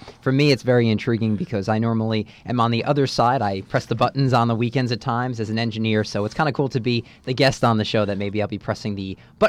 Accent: Jersey City, New Jersey, United States; also born or lived in Matawan; I'm originally from Mattawan. I was born and raised for a number of years in Jersey City before we moved over to suburbia, New Jersey, as I like to call it.

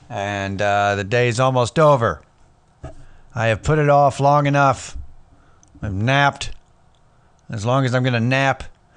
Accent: Athens, Texas, United States; born there; I was born in Athens, Texas.

